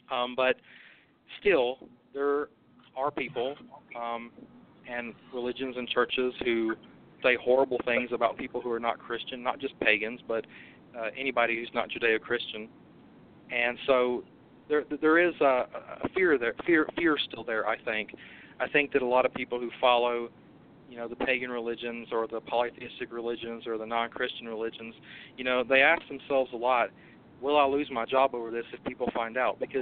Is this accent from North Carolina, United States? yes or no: yes; Thomasville, North Carolina, United States; when we set up the temple in Thomasville, North Carolina, my hometown, back in 2011 to 2012, you know, even though it was a very conservative state, a Republican state